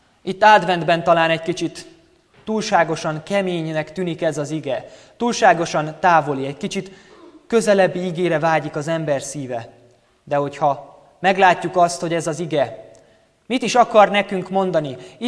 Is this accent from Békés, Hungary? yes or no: yes; Orosháza, Békés, Hungary; Orosházi vagyok, egy szintén nagy gyülekezetből érkeztem